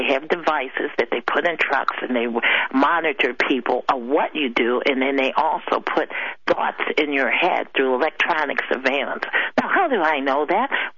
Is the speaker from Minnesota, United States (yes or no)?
no; Chicago, Illinois, United States; Now, I would say they might even target Chicago, my hometown